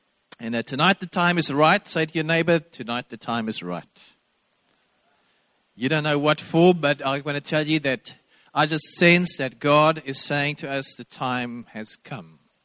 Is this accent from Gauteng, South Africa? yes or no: yes; Randburg, Gauteng, South Africa; also born or lived in Bloemfontein; I was born in Bloemfontein, Afrikaans, Vrystater. Hallelujah. But only for 6 years. Then I moved to Randburg with my parents 2 days before grade one